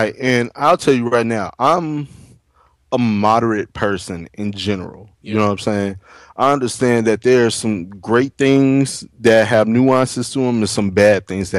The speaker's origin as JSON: {"language": "English", "town": "Chicago", "region": "Illinois", "country": "United States", "said": "Like, I'm from Shy."}